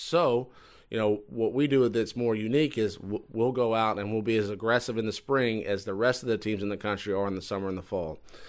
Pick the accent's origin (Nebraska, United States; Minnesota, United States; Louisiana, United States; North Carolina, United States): Louisiana, United States; I knew the history. I'm from Louisiana.